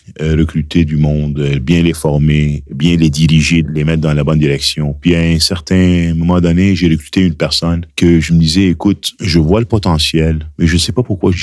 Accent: Lebanon; moved away; Je suis immigrant du Liban, j'ai immigré, j'ai étudié, je suis sorti de l'école.

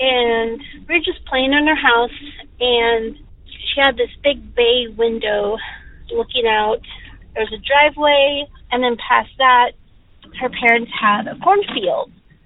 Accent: Oregon, United States; I'm from Eastern Oregon

